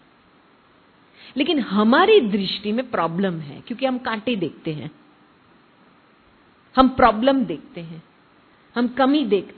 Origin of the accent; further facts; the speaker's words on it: India; मुझे ये भी भान नहीं था कि मैं इंडियन हूं